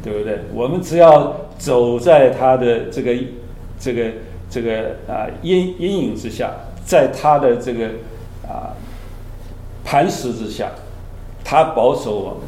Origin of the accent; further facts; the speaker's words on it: China; 我们中国人说兵凶战危啊